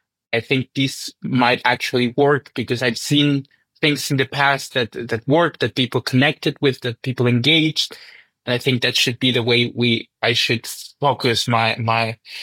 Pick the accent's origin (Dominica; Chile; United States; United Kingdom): Chile; I come from Chile, the biggest tea drinking country in America, so we are big tea drinkers. I grew up drinking tea.